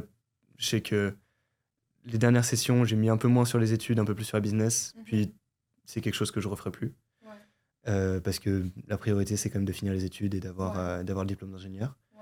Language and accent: French; France; Moi, je viens de la France.